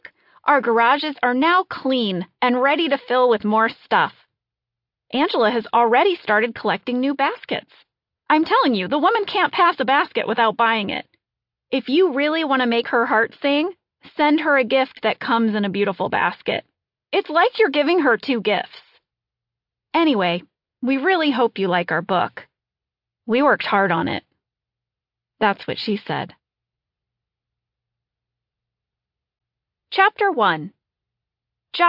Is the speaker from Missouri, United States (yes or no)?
yes; St. Louis, Missouri, United States; I grew up in St. Louis, Missouri.